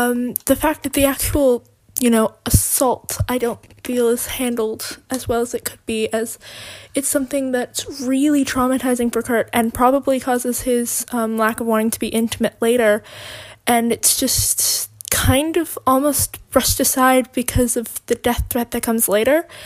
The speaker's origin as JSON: {"language": "English", "country": "Canada", "said": "I'm a Gleek. I'm from Canada, so international listener."}